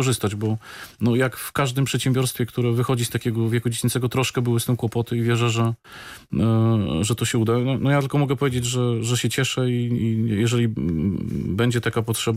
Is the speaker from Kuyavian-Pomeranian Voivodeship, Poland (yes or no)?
yes; Bydgoszcz, Kuyavian-Pomeranian Voivodeship, Poland; No, jestem chłopakiem z Bydgoszczy